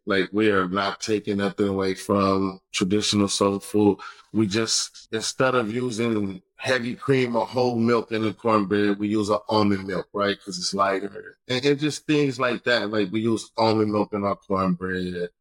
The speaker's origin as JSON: {"language": "English", "region": "California", "country": "United States", "tie": "born or raised there", "said": "I do California Soul food, and then my book is California Soul because I'm born and raised in California. So this is where my soul is at."}